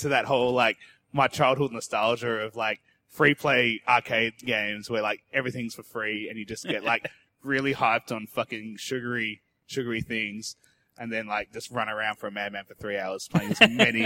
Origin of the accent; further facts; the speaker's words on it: Australia; when I was growing up in Australia